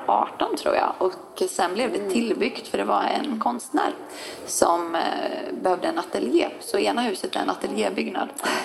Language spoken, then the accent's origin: Swedish; Norrland, Sweden; och dessutom är jag uppvuxen med en mamma som tog med mig på mycket loppisar i Norrland